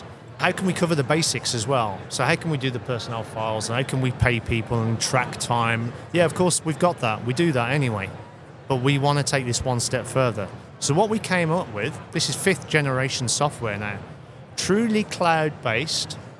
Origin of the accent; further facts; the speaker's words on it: England, United Kingdom; We're from England. You may be able to tell by my accent.